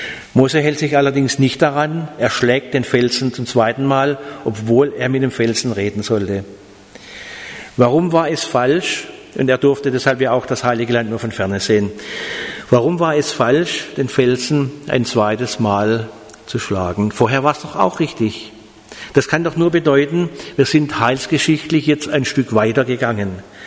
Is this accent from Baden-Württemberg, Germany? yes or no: yes; Heilbronn, Baden-Württemberg, Germany; Ich komme aus der Gegend von Heilbronn.